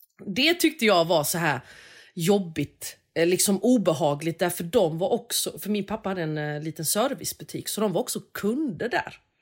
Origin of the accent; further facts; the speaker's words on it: Sweden; trots mitt efternamn så kan jag liksom, så pratar jag svenska och jag är svensk.